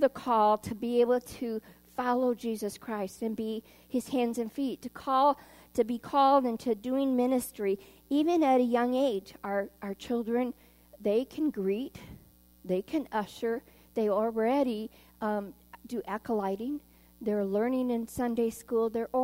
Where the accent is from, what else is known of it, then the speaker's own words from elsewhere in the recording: Augusta, Georgia, United States; born there; United Methodist Church in Augusta, Georgia. So I was born in Augusta.